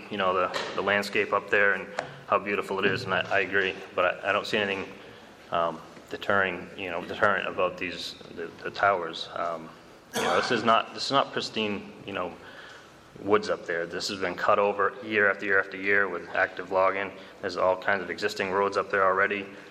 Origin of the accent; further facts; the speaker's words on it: Bingham, Maine, United States; I grew up in Bingham. I've moved to Southern Maine now, but my folks still live here.